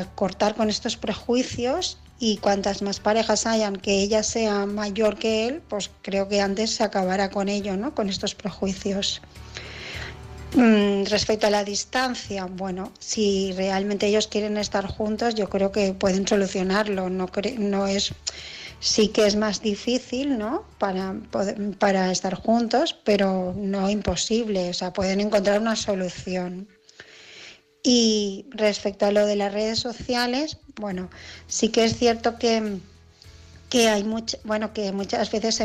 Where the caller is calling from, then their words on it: Barcelona, Catalonia, Spain; de Barcelona